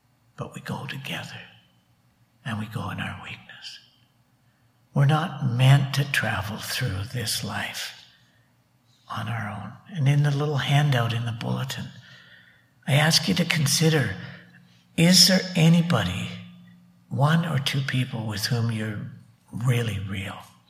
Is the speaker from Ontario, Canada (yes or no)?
no; Calgary, Alberta, Canada; I grew up in Crescent Heights Baptist Church in Calgary, went to university there